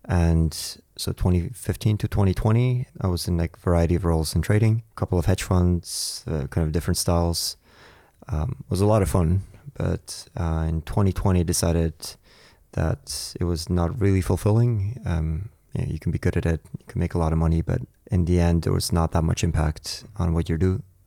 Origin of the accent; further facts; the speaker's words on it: Germany; also born or lived in Armenia / Canada; now in United Kingdom; So I was born in Armenia, grew up outside between Germany, Canada, and then moved to the UK.